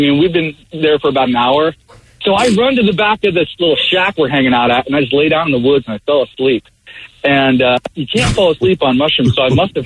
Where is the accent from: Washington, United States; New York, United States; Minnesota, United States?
Washington, United States; Orcas Island; I'm from Orcas Island. Not many cops, not many hospitals.